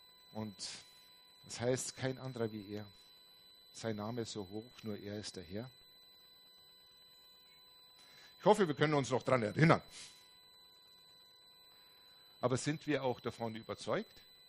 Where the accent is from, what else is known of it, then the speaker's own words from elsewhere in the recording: Austria; was bei uns in Österreich Frankfurter und in Bayern Wiener genannt wird.